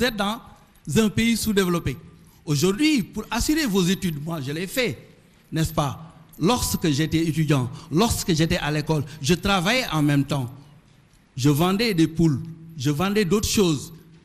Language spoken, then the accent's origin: French; Dakar, Senegal; Je ne suis pas étudiant, je viens de Dakar comme ça.